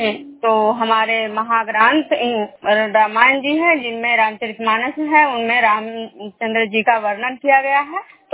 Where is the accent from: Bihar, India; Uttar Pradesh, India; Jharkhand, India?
Bihar, India; Khajra